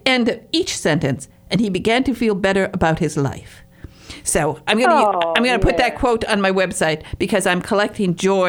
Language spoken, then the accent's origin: English; Michigan, United States; I'm from Northern Michigan and I'm a Youper